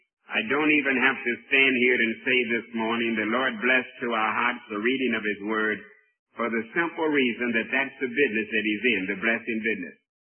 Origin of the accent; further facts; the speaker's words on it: United States; I'm an American.